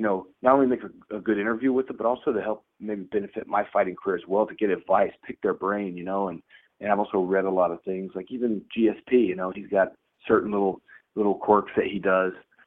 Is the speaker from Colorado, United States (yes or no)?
no; Dallas, Texas, United States; but if I'm in Dallas, you know, I'm born and raised there.